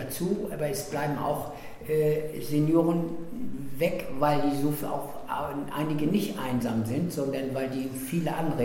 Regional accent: Neumünster, Schleswig-Holstein, Germany; also born or lived in North Rhine-Westphalia; ich bin ja 50 Jahre habe ich ja in Nordrhein-Westfalen gelebt. Ich bin in Tarsdorf geboren und in Tarsdorf in Neumünster groß geworden und eigentlich wegen der Familie bin ich zurückgekommen.

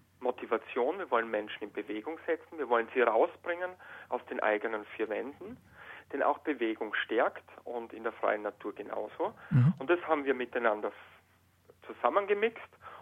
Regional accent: Austria; Und ich komme aus Österreich.

